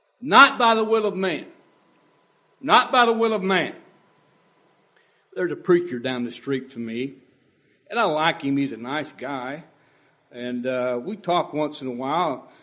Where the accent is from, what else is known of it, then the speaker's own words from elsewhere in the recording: Gooding, Idaho, United States; now in Kentucky, United States; Oftentimes when people ask me, "Where are you from?" I tell them, "I'm from Gooding, Idaho." "What are you doing in Kentucky? How'd you get here?"